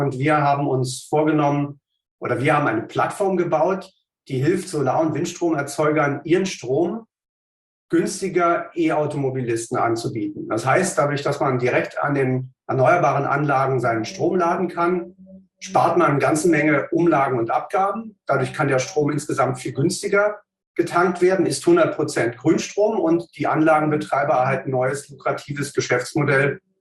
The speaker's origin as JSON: {"language": "German", "region": "Berlin", "country": "Germany", "tie": "born or raised there", "said": "Ich bin gebürtiger Berliner, habe hier in Berlin Naturwissenschaften studiert"}